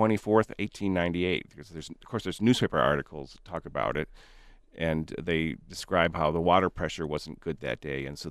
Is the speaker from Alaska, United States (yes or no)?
no; Traverse City, Michigan, United States; now in Arizona, United States; I grew up in Traverse City, Michigan. I came out to Arizona to go to grad school at ASU.